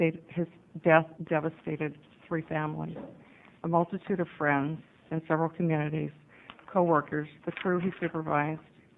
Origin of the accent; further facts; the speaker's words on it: Oregon, United States; I am from Lane County.